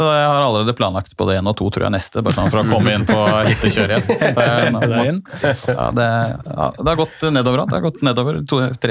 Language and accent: Norwegian; Krøderen, Buskerud, Norway; I grena mi. Hjemme i Krøderen. Hjemme på Krøderen.